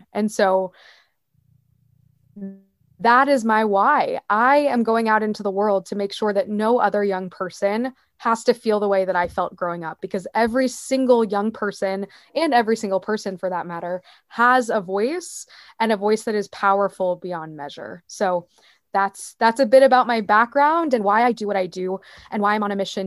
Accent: Wichita, Kansas, United States; So I'm from Wichita, Kansas, just like Dorothy from The Wizard of Oz.

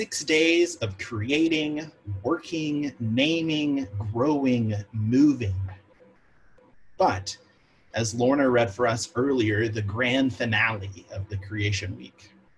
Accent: Alabama, United States; Growing up in Alabama meant that even local government laws and ordinances also sought to keep the Sabbath holy by outlawing dominoes and card games on Sunday.

